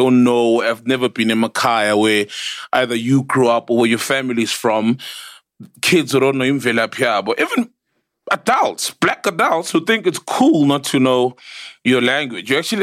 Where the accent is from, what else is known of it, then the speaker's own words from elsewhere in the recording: United States; this is my culture. I'm American, from America or whatever.